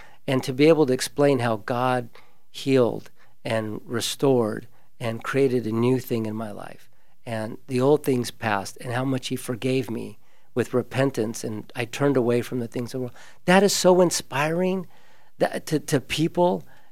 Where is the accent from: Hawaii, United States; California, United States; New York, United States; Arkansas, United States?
Hawaii, United States; Like in my hometown, Hawaii, is on fire, right? Mm-hmm. My home state.